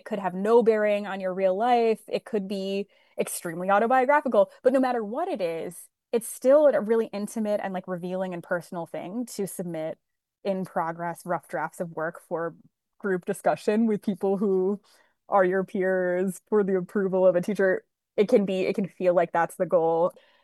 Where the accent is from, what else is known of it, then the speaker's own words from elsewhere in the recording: Michigan, United States; I'm from Northern Michigan, where the Nick Adams stories are set on Walloon Lake, is really close to where I grew up.